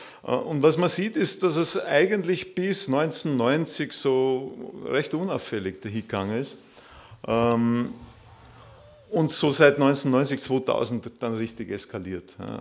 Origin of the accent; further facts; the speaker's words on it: Austria; accent: mix of Viennese, Upper Austrian and Vorarlberg; moved away as an adult; Das ist so eine Mischung zwischen Wienerisch, Oberösterreichisch und Vorarlbergerisch. Und für die rätseln, wo ich herkomme, prägen sie Wald. Aber es ist schon ganz lang her. Es ist schon ganz lang her. Ich bin seit meinem 19., 20. Lebensjahr nicht mehr dort sesshaft